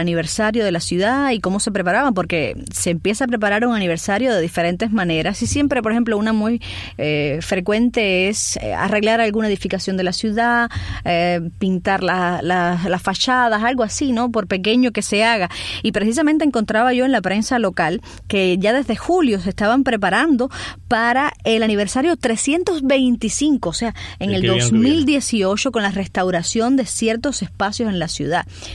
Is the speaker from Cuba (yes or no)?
yes; Cuba; como soy cubana